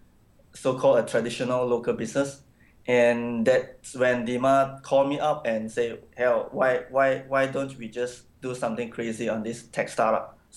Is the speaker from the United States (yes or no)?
no; Malaysia; moved away as an adult; now in Singapore; Yeah, actually I'm from Malaysia. I've been in Singapore for the past 13 years, and I was working in the software industry